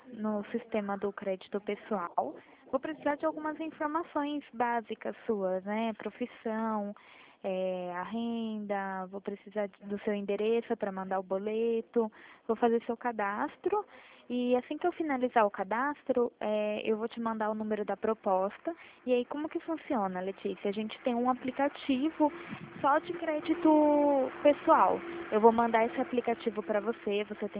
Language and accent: Portuguese; Itatiba, São Paulo, Brazil; A minha cidade é Itatiba.